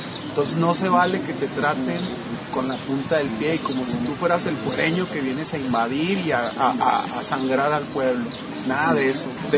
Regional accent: Chihuahua, Mexico; Aquí el invitado es Chihuahua, yo soy de Chihuahua.

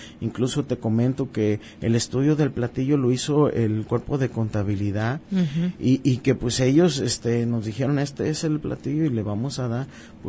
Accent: Mexico; Yo creo, como mexicanos, que tenemos la responsabilidad de estarle dando todo el respeto a nuestros platillos

